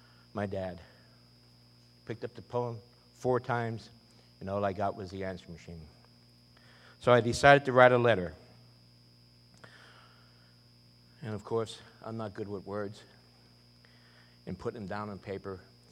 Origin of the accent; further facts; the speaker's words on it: Pennsylvania, United States; I was born and raised in Pennsylvania, the youngest of three boys.